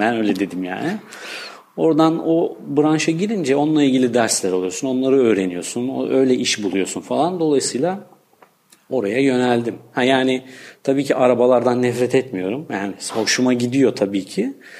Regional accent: Istanbul, Turkey; also born or lived in Ankara; Ankara doğumluyum. Ama hani küçük yaşta İstanbul'a gelmişim. Bütün eğitim, öğretim hayatım burada geçti.

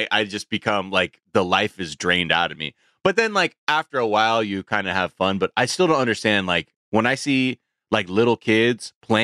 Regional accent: Los Angeles, California, United States; I'm spoiled. Because I'm from Los Angeles.

